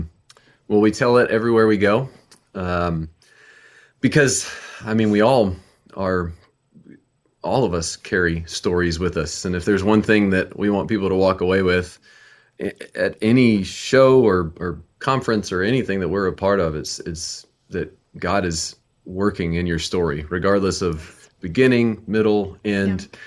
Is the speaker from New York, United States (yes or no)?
no; Nashville, Tennessee, United States; And we're from Nashville, Tennessee.